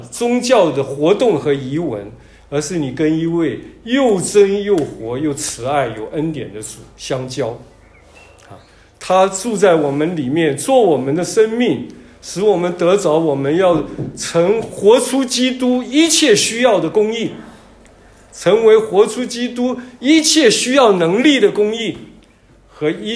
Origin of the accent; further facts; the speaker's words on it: Taiwan; 我小的时候在台湾我们乡下的一个小镇那个小镇呢有人讲有一点像浙江奉化的溪口镇，我住的那个地方，那是一条溪，有个山谷很漂亮